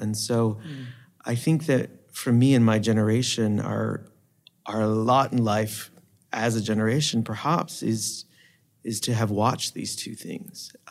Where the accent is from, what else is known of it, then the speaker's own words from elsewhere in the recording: United States; my history as an American, my history as a Puerto Rican American.